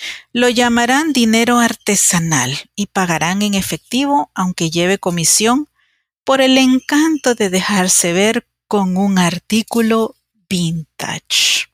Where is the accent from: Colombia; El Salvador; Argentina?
El Salvador; Estoy compartiéndoles estas líneas e imaginándome si en mi país, en El Salvador, podríamos vivir sin dinero